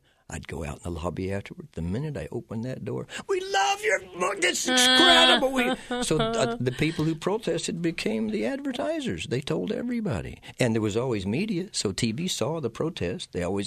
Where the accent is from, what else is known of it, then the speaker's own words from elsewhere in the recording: Texas, United States; she rose up in Canada in a ballet company, and I grew up in Texas screaming and playing rock and roll.